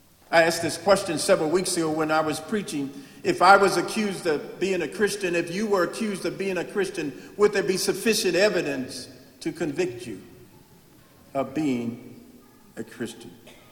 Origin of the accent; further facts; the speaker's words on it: Chicago, Illinois, United States; born there; I was born in Chicago, and we grew up watching WGN-TV